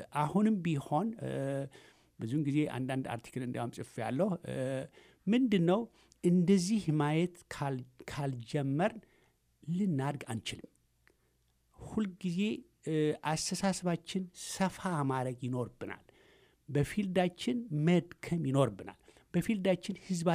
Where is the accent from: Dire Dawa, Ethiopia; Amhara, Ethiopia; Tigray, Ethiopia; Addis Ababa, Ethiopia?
Tigray, Ethiopia; እኔ የትግራይ ተወላጅ ነኝ፣